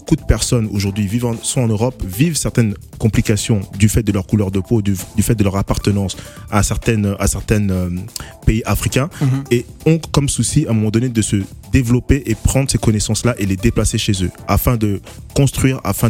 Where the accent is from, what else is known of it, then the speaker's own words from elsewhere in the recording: France; moved away as an adult; Je suis né, grandi en France, et j'ai toujours voulu partir